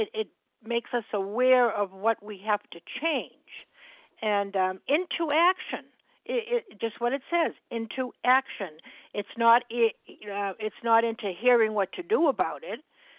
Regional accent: Massachusetts, United States; I'm from Massachusetts, and I'm a recovered compulsive overeater.

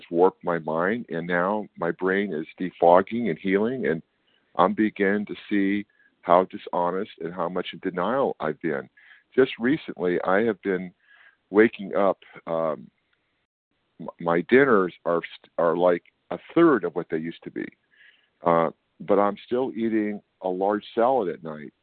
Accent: California, United States; I'm from California.

